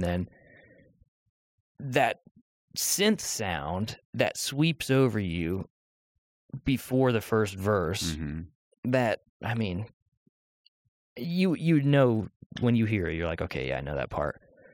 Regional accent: Pennsylvania, United States; I grew up in Pennsylvania.

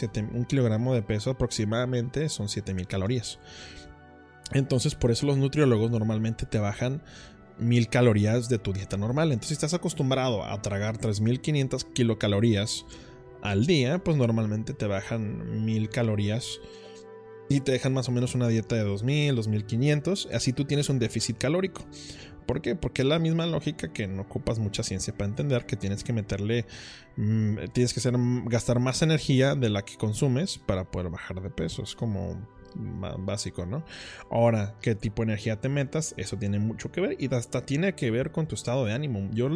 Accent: Tijuana, Baja California, Mexico; no hablo de inseguridad porque pues, soy de Tijuana, así que no puedo decir nada.

